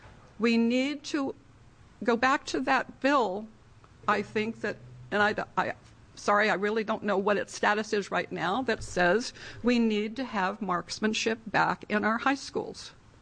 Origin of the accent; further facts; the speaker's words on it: Portland, United States; I'm from Portland, and I'm speaking on behalf of myself.